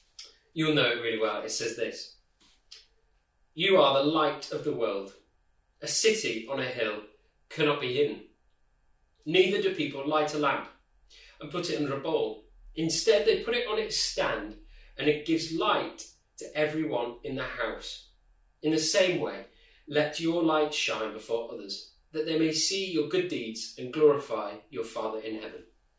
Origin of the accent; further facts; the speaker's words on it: Wigan, North West England, United Kingdom; now in London, United Kingdom; I'm from Wigan originally, but we live here now in London with my wife Charlotte and our baby Lily.